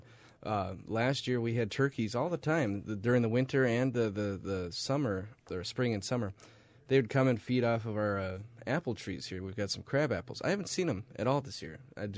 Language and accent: English; Superior, United States; I'm from Superior. Well, in Superior, we don't see turkeys a lot